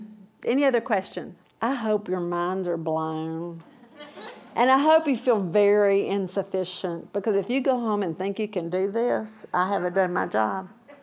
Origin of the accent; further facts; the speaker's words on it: Atlanta, Georgia, United States; I grew up in South Atlanta, good old Southern Baptist school. My daddy was a deacon, but we didn't talk about spiritual things at home.